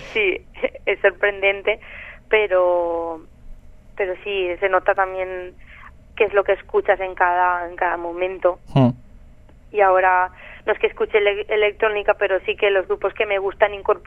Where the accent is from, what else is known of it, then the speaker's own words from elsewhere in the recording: Valencian Community, Spain; first language Valencian; Spanish is a second language; En castellano no creo que no me sentiría tan cómoda como en valenciano, porque valenciano es mi lengua materna.